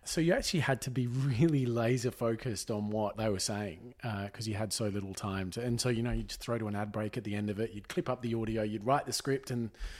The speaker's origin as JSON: {"language": "English", "town": "Jindabyne", "region": "New South Wales", "country": "Australia", "tie": "born or raised there", "said": "we grew up in Jindabyne, and mum and dad had the pharmacies in Jindabyne and in Perisher, one of the ski resorts."}